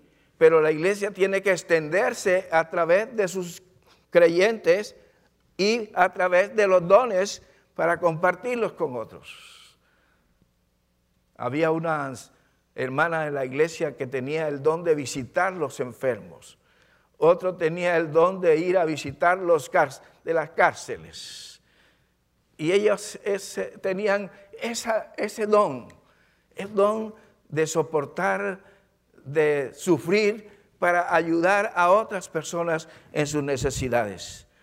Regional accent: Santa Catalina, Bolívar, Colombia; cuando estaba pequeño, no tan pequeño, pero en mi pueblo no había maestros. Y cuando yo estaba estudiando, yo quería ser un maestro para mi pueblo, allá en Santa Catalina Bolívar

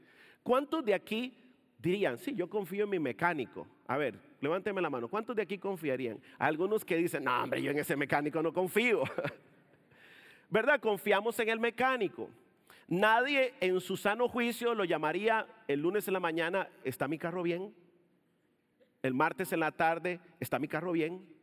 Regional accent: Costa Rica; moved away; Yo soy de Costa Rica y allá en Costa Rica yo tenía un automóvil

